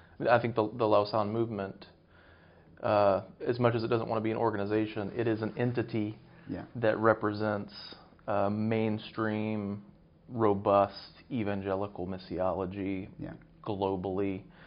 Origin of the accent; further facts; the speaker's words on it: United States; As an American, I'm a sucker for a British accent.